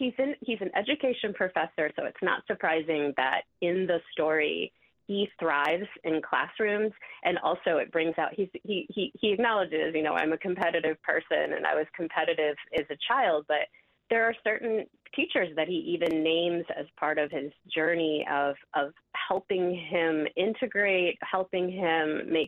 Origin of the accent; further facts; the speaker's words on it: Ohio, United States; I grew up in Ohio in an area where I was exposed very little to any kind of Hmong community.